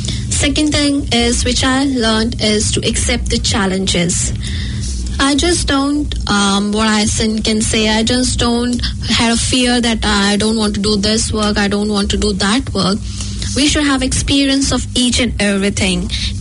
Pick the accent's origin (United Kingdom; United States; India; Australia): India; English is a second language; moved away as an adult; now in New Zealand; I'm from India. And I'm only 6 months old in New Zealand. I just landed on 10th of July on New Zealand 2018. Probably that was on my birthday.